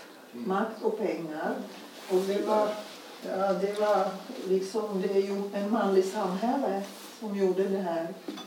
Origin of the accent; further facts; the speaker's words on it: Prague, Czechia; Swedish is a second language; now in Sweden; kommer från en katolsk liksom uppfostran, så jag vet hur det var. Jag är från Tjeckien, från Prag. Och ja, de flesta är katoliker där.